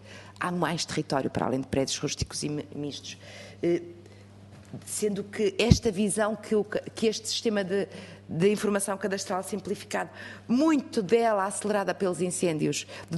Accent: Norte, Portugal; eu sou do Norte e de uma zona onde há uma relação umbilical com a propriedade

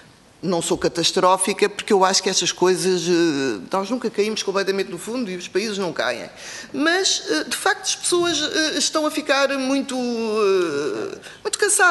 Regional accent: Portugal; nós somos portugueses

